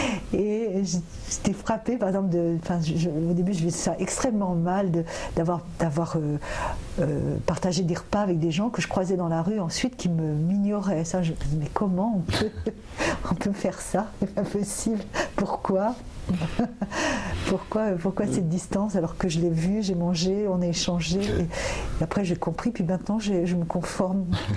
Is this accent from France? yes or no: yes; south of France, France; accent: southern French; Et moi j'ai perdu tout mon accent du sud. Je le reprends un peu quand je reviens, mais je l'ai perdu complètement.